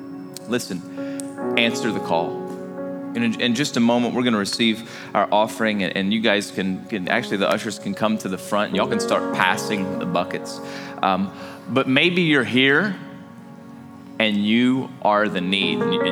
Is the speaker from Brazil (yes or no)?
yes; Brazil; And I'm from Brazil and my mom still lives in Brazil and I speak Portuguese.